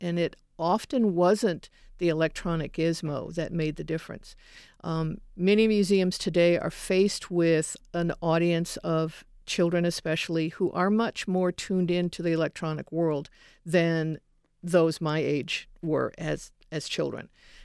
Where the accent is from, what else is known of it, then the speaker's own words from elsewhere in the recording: Chicago, Illinois, United States; Amazingly, I grew up in Chicago. I remember the Shedd Aquarium as a child.